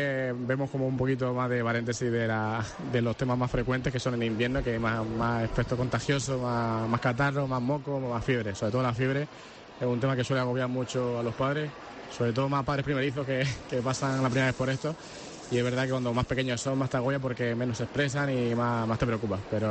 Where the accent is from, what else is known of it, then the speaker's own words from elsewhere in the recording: Andalusia, Spain; yo soy andaluz y vivo en un pueblito de Jaén